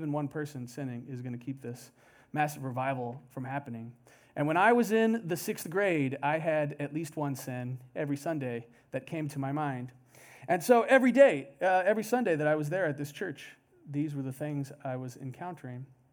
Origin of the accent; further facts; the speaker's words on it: Kansas City, Missouri, United States; I grew up in Kansas City, Missouri, as I said, and I grew up going to a church that was later featured in the documentary Jesus Camp.